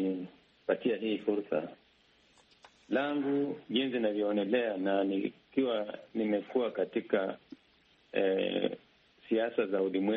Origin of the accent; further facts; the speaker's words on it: Kenya; nasema wa Afrika kwa sababu mimi ni Mkenya